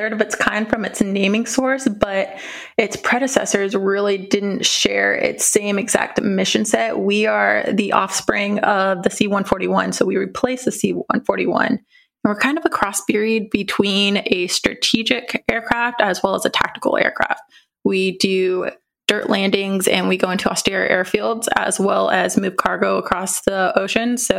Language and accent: English; Vacaville, California, United States; I am originally from Vacaville, California, grew up a military brat.